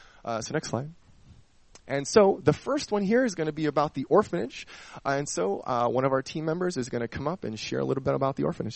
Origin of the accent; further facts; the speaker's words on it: Philadelphia, Pennsylvania, United States; I'm from Philadelphia, so I might use Johns a few times.